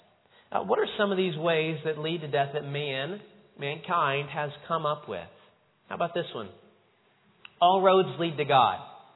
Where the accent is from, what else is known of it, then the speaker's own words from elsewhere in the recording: Franklin, Indiana, United States; I was talking not too long ago to a man in my hometown of Franklin there in Indiana.